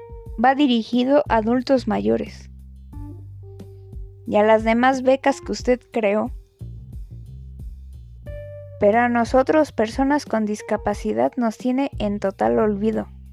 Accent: Mexico; soy una ciudadana mexicana que está viendo la realidad

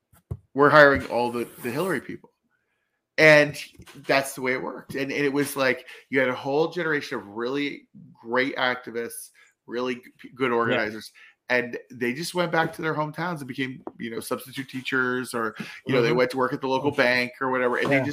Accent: United States; now in Canada; because we, as Americans, and now I'm a Canadian now, we need that sort of historic

